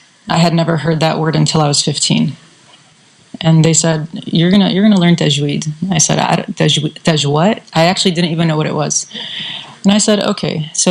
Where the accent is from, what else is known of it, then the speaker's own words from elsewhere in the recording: Michigan, United States; And she would drive me to all the different Quran, classes in Michigan. I grew up in Michigan.